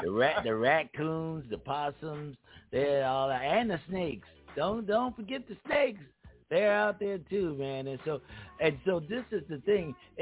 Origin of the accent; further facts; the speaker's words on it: New York, United States; now in Houston, United States; I'm from New York, and I'd rather have the heat than the cold, and I agree.